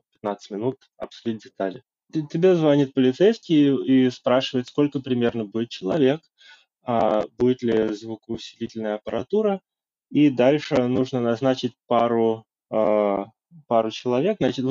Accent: Moscow, Russia; Я вырос в Москве, для меня это очень просто отличная история.

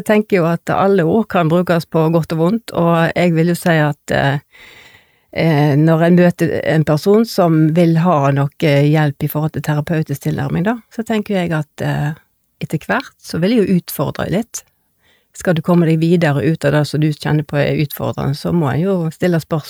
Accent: Tysnes, Vestland, Norway; Jeg er jo fra Våge på Tysnes

